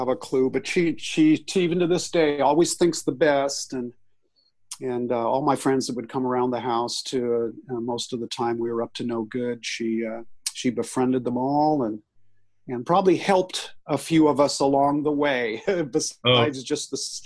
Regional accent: California, United States; I'm a California kid, born and raised in the Bay Area, and a family of seven kids.

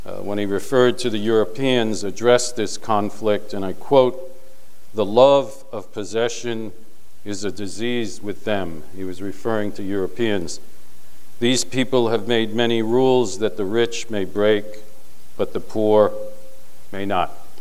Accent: New York City, New York, United States; born there; I was born in Columbus Hospital on East 19th Street in New York City.

